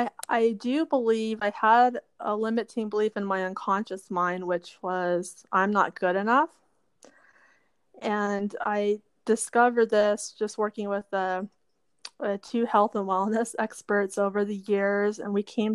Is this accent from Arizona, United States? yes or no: yes; Arizona, United States; the majority of my life, I've lived in Arizona since I was two years old. And I like Arizona a lot.